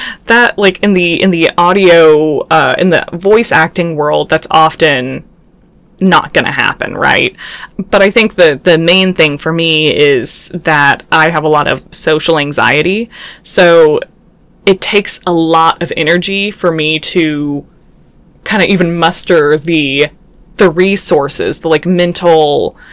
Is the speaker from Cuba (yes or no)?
no; Texas, United States; So number one, I grew up in Central Texas, at least for like half my childhood, and so I do kind of know what the accent is like